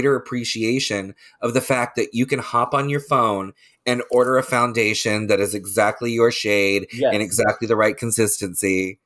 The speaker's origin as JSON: {"language": "English", "town": "Leesburg", "region": "Florida", "country": "United States", "tie": "born or raised there", "said": "I grew up in Lake County. I grew up in Leesburg."}